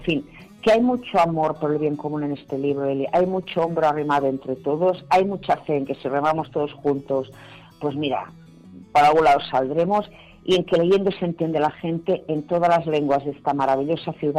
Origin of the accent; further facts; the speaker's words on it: Girona, Catalonia, Spain; Bueno, pues yo que soy de Gerona